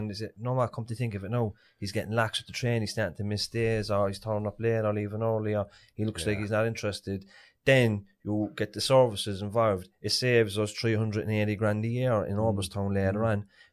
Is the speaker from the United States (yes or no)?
no; Cork, Munster, Ireland; born or raised there; accent: Cork; also born or lived in Dublin